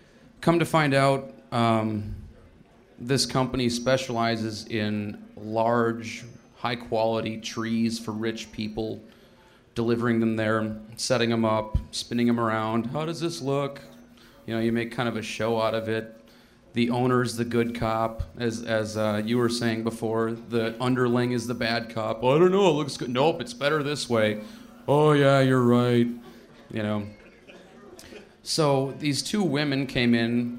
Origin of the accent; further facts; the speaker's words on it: Milwaukee, Wisconsin, United States; I'm from Milwaukee. I don't know people with money, even by Milwaukee standards.